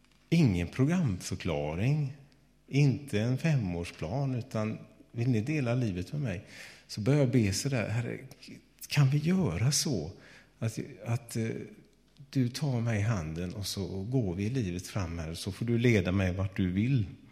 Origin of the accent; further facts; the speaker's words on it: Gothenburg, Västra Götaland County, Sweden; under hela min uppväxt då, så var det ungefär så där att när jag var hemma i Göteborg bland syskonen